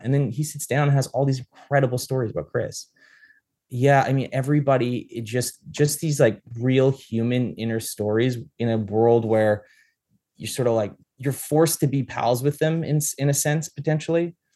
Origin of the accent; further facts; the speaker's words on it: Canada; because I'm Canadian.